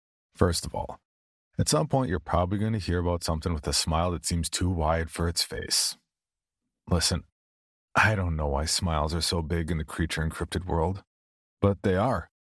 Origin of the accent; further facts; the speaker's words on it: the South, United States; accent: southern; And don't even come at me about my southern accent.